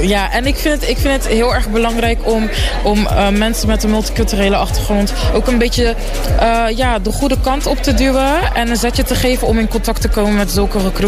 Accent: Ghana; Ik ben zelf Ghanees, dus het is heel erg leuk om dan te horen dat er ook andere Ghanezen zijn

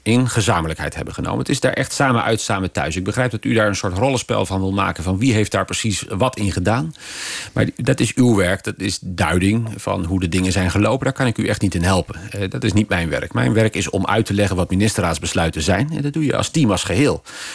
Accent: Zaamslag, Zeeland, Netherlands; Ik ben geboren in Bru. En ik ben opgegroeid in Zalmslag.

